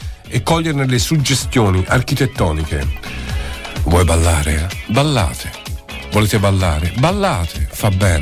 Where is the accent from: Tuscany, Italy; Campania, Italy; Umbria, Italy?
Tuscany, Italy; Florence; Sono nato a Novoli, proprio in casa, da via Baracca attraverso i campi, andavo a scuola in fondo a via di Novoli.